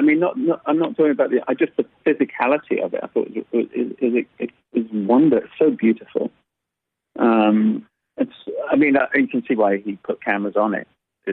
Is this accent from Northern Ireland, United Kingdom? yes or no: no; London, United Kingdom; So a city, maybe that's because I come from London, and I'm drawn to that.